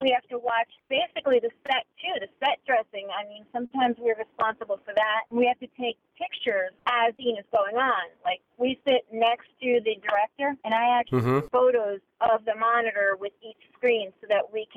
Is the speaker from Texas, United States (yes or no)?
no; New York, United States; now in New Jersey, United States; I grew up in Brooklyn.